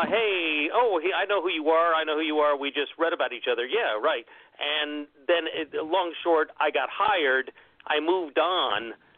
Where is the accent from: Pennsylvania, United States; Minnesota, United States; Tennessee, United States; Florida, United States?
Florida, United States; But I grew up watching it in Florida, where Eddie Graham promoted.